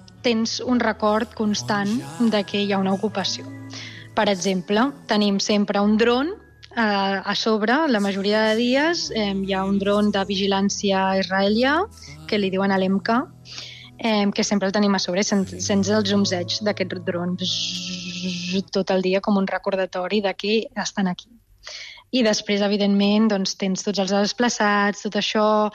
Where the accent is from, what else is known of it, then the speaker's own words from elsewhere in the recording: Barcelona, Catalonia, Spain; born there; Vaig néixer a Barcelona l'any 99